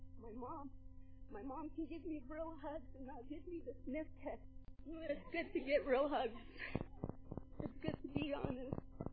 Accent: Acoma Pueblo, New Mexico, United States; I'm from Acoma. I'm from Acoma Pueblo.

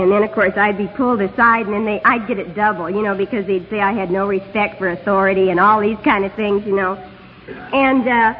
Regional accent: Topeka, Kansas, United States; now in California, United States; I was born and raised in Kansas, in Topeka, just 30 miles from where my husband was. We met here in AA, in California

